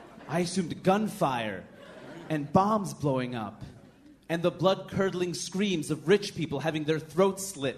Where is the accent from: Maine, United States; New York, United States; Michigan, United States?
New York, United States; New York City; I'm from New York City.